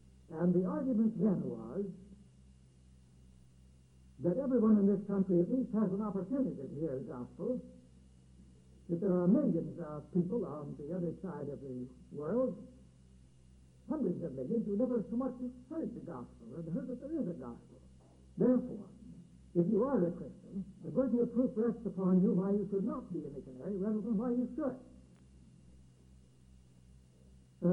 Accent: Oregon, United States; I grew up in Oregon. I'm a Baptist by heredity, inertia, and conviction.

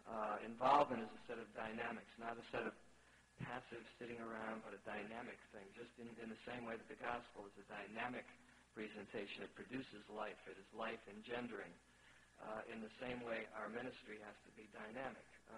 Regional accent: New York, United States; As a New Yorker and as one who has had really his entire pastoral ministry and adult life spent in one place.

